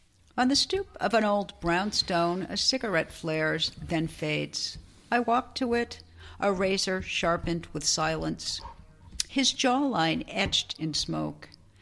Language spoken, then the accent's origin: English; Massachusetts, United States; because I grew up on Cape Cod, I feel like that my two elements were the beach, the ocean, and then the stars at night above the horizon.